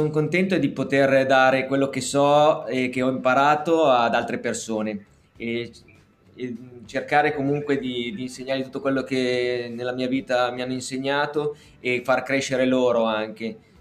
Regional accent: Pavia, Lombardy, Italy; born there; Sono nato a Pavia.

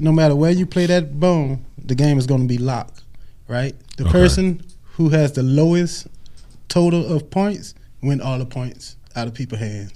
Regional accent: Louisiana, United States; All right, so I'm from the Southern Bend, man.

